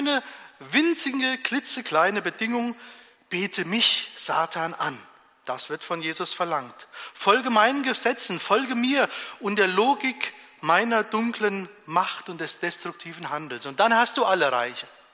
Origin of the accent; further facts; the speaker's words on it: Hesse, Germany; now in Ottobrunn, Germany; Ich selber komme ja aus Hessen, da gibt es auch Berge, aber nicht ganz so hoch.